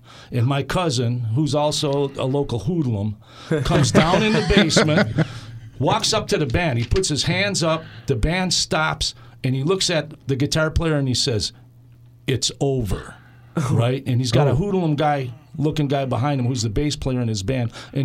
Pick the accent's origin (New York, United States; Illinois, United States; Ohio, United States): Illinois, United States; when I was growing up in Illinois, I was more trying to be a tough guy.